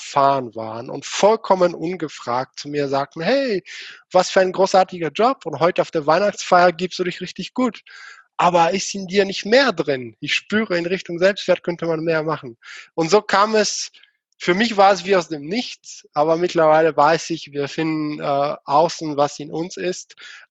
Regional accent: Bulgaria; Erstmal, einige wissen schon, ich komme nicht aus Deutschland, sondern aus Bulgarien.

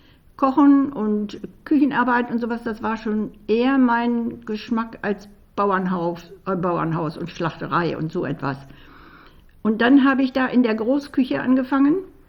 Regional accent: Dorfmark, Lower Saxony, Germany; born there; denn ich bin ja in Dorfmark geboren

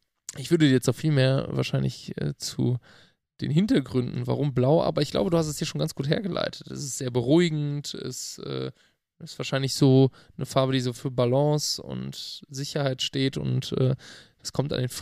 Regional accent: North Rhine-Westphalia, Germany; bei uns im Rheinland.

